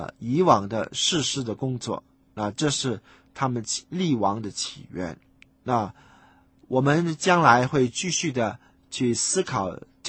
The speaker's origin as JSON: {"language": "Chinese", "country": "China", "said": "那是我们中国人所固有的一个思想。所以我们的历史呢，是在一个封闭的系统里面不断的轮回，不断的去循环。"}